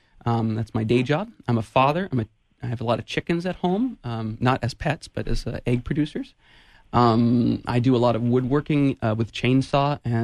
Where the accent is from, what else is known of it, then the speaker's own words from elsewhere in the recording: Ben Lomond, California, United States; From my hometown and where I live right now, Sarah, welcome from Ben Lomond.